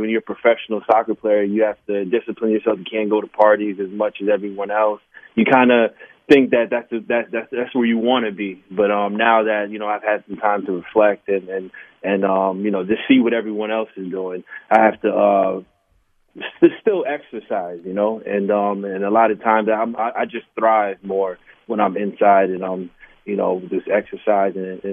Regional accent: New York, United States; growing up in New York or in America, the game isn't as amplified as it is now.

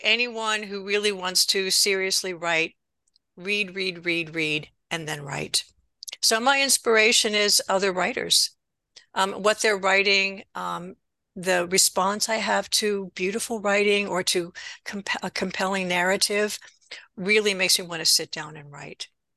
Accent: Johnstown, Pennsylvania, United States; I'm from Johnstown. So I have a personal stake in the story.

